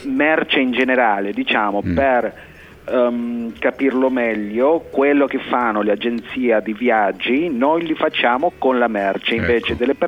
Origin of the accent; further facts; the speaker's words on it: Buenos Aires, Argentina; born there; Italian is a second language; Io sono nato qua a Buenos Aires, anche il mio genitore, la mia madre, e adesso io abito in provincia di Buenos Aires.